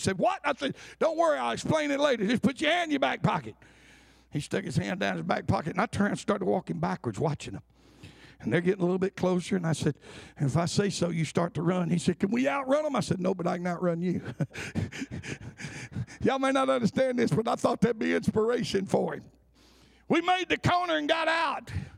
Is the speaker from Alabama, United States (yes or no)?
yes; Alabama, United States; I'm from Alabama. I mean, just look at me and tell I didn't belong there.